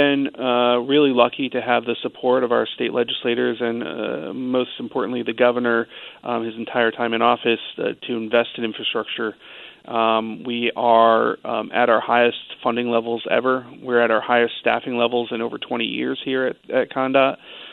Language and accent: English; Torrington, Connecticut, United States; I grew up in Torrington, where you're raised hearing about the flood of 55